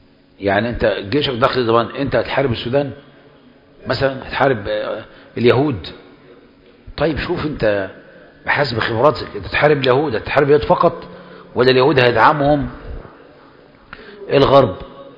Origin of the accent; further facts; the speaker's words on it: Egypt; فاحنا مصريين